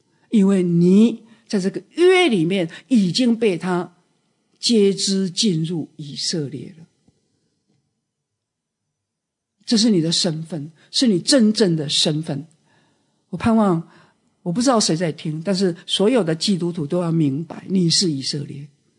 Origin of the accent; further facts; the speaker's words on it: United States; 美国第一个，我是美国人哦，我要跟你们讲啊